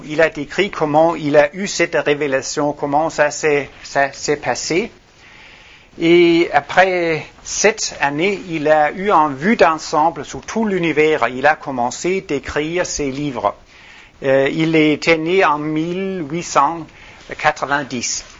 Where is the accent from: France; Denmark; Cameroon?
Denmark; Copenhagen, Capital Region of Denmark; French is a second language; Je suis du Copenhague, Danemark. J'ai appris le français au lycée au Danemark et j'ai aussi fait des études à l'Alliance française à Paris, sur le boulevard Raspail.